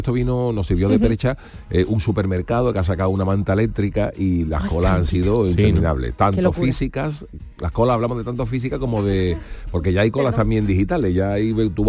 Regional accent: Andalusia, Spain; O los andaluces somos los nuevos gallegos, ¿no?

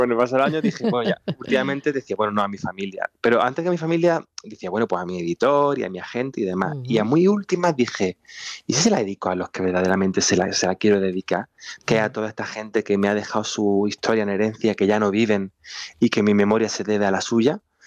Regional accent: Úbeda, Andalusia, Spain; also born or lived in Quesada; Pues toda la infancia y juventud. Soy de Úbeda y de Quesada, porque de lunes a viernes estaba en Úbeda y el fin de semana en Quesada.

